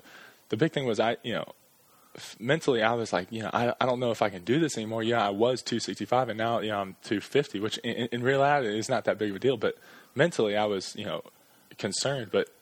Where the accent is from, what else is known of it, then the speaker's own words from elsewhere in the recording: Florida, United States; Well, I was born in Florida. My family moved probably 13 or 14 times. My dad, he used to build bridges. He was a civil engineer. And so every 2 years we'd go to a new bridge site. So, I mean, I lived all over Florida.